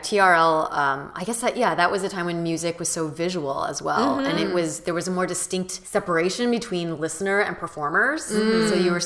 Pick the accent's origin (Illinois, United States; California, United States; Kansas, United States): California, United States; I think I grew up in Orange County, so it was a combination of pop music and then a little bit of like grungy alternative music.